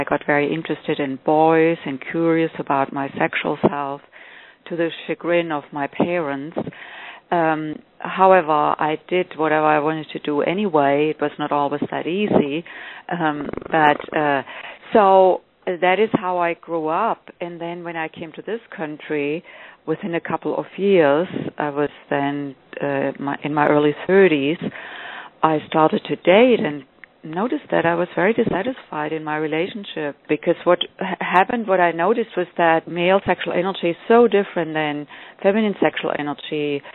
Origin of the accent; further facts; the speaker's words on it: Germany; As you mentioned, I grew up in Germany.